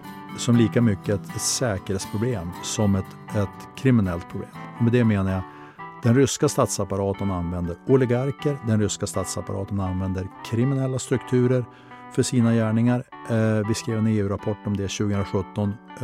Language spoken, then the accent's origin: Swedish; Skellefteå, Västerbotten County, Sweden; sen stadsdelen där jag växte upp i Skellefteå